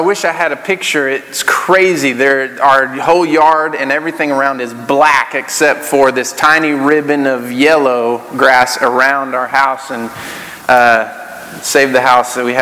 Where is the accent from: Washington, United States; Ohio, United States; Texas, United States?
Texas, United States; Aledo; The apathy reminds me of a time when I was growing up in Aledo. We had a few acres, and most people around us had a few acres.